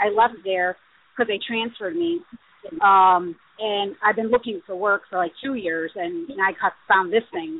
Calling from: Chicago, Illinois, United States; I'm calling from Chicago.

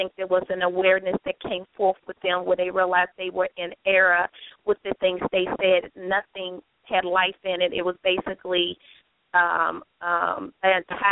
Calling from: Washington, District of Columbia, United States; I'm actually calling from the Washington, D.C. metropolitan area.

